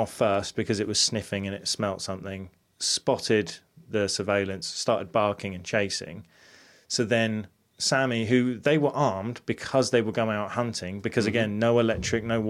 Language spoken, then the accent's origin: English; United States; Yeah, normal American. Yeah, yeah. I can say it. I'm American. It's fine.